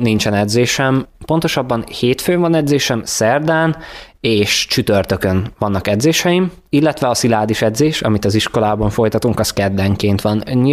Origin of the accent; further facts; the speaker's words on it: Budapest, Hungary; now in Kiskunhalas, Hungary; én szeretem a vidéki életet is, de viszont mellette nagyon szeretem a pesti életet is, nagyon szeretem a nyüzsgést, én ugye ebben nőttem föl.